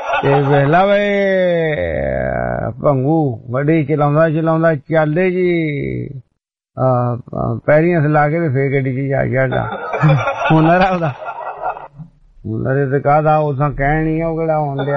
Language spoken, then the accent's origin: Punjabi; Kapurthala, Punjab, India; ਅਸੀਂ ਉਦਾਂ ਕਪੂਰਥਲੇ ਦੇ ਹਾਂ ਕਪੂਰਥਲਾ ਉਹ ਕਪੂਰਥਲਾ ਹੀ ਕਹਿਣ ਡਿਆ ਮੈਂ ਵੀ ਅਸੀਂ ਕਪੂਰਥਲੇ ਦੇ ਹਾਂ